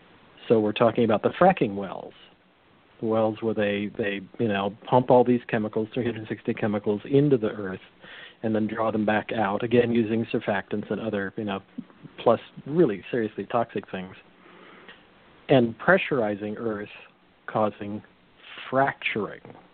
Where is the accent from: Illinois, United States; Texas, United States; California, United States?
California, United States; Being a Californian, I've been in 6.2, 6.7 earthquakes that have, you know, taken cities literally down here, parts of city.